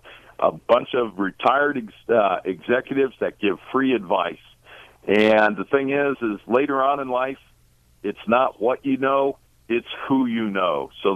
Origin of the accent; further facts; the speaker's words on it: Canton, Ohio, United States; I'm from Canton, Ohio.